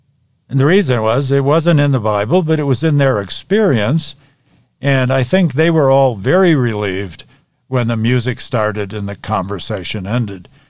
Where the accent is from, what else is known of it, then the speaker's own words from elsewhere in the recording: New England, United States; I'm from New England, the northeast part of the United States.